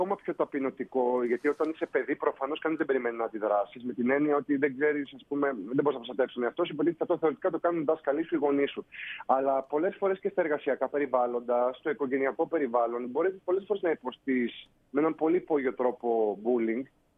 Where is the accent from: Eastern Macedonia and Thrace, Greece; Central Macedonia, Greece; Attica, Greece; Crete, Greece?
Crete, Greece; Nogia; Έχω καταγωγή από τα Νόγια, το Ρέθυμνο.